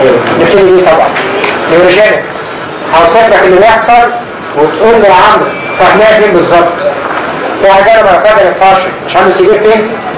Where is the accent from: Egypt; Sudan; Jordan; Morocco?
Egypt; مش عندنا في مصر